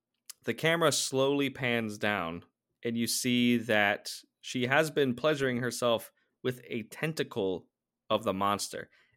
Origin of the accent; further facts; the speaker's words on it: United States; I, you know, as an American moviegoer, I do not see full frontal nudity on either gender in my mainstream movies.